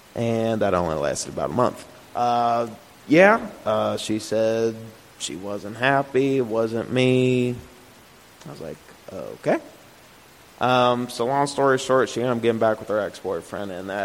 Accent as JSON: {"language": "English", "town": "Cheviot", "region": "Ohio", "country": "United States", "tie": "born or raised there", "said": "I grew up in Cheviot for about 13 years. You know, religion wasn't really a big thing in our household. I did go to private school from 4th to 8th grade year, St. Al's in Bridgetown."}